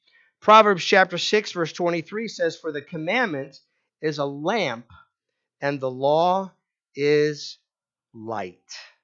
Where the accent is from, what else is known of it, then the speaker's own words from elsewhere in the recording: New York, United States; I grew up on Long Island. I was a suburbanite.